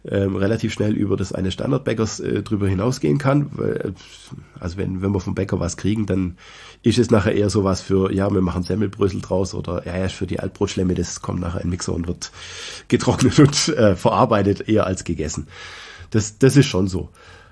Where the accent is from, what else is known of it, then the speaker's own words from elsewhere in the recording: Swabia, Germany; als Schwabe schmeißt man ja nichts weg, ne?